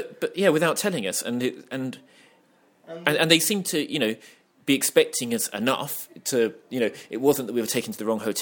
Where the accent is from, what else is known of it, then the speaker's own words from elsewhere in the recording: United Kingdom; We're British.